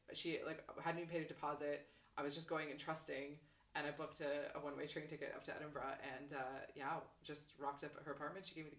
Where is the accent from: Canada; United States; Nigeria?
Canada; also born or lived in Australia / New Zealand / United Kingdom; now in Scotland, United Kingdom; I'm from Canada originally. I've lived abroad quite a few times. Lived abroad in Australia, New Zealand, UK before.